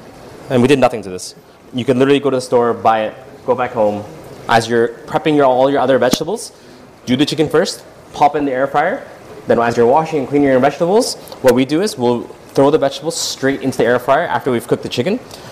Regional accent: Toronto, Ontario, Canada; now in Dubai, United Arab Emirates; I grew up in Toronto

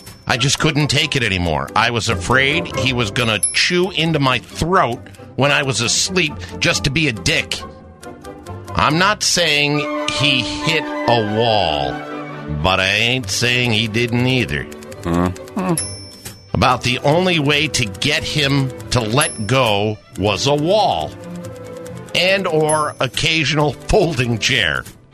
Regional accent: New Jersey, United States; I'm a transplant from New Jersey. Been here 9 months. Whoever I was talking to after I said I was from New Jersey

